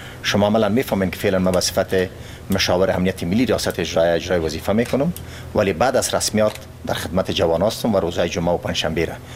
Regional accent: Afghanistan; ما افغانستان کشورم است، وطنم است

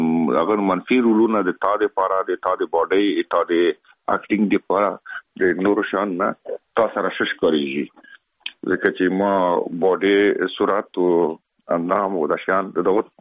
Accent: Afghanistan; خلک خبر دي چې زه افغان یم او په بالیوډ کې که فلمو کې کار کوم

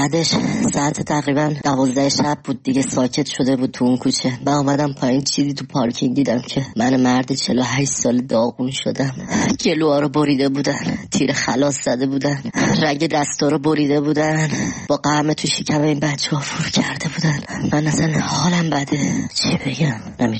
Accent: Tehran, Tehran Province, Iran; من از تهرانم

